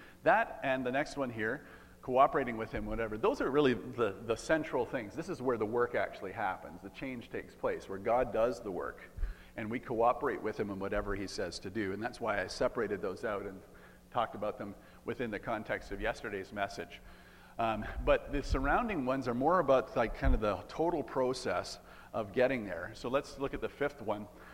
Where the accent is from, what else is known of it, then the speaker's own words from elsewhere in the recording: Sudbury, Ontario, Canada; growing up in Sudbury, we used to do a lot of cross-country skiing in the winter.